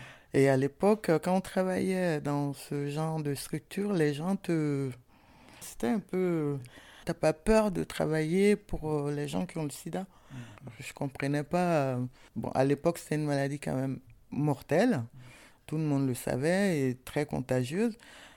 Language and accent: French; Ségou, Mali; Moi, je suis d'origine malienne. Hein. Je viens de Bambara, de Ségou, les falaises de Bandiagara et tout.